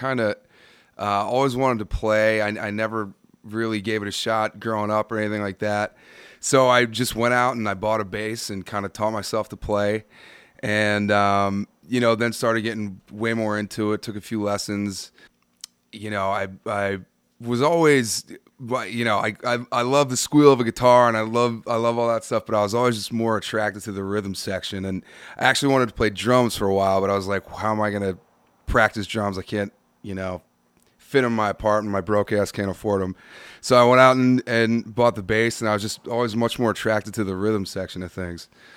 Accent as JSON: {"language": "English", "town": "Philadelphia", "region": "Pennsylvania", "country": "United States", "said": "Well, like I said, I'm from Philly, and musical influences."}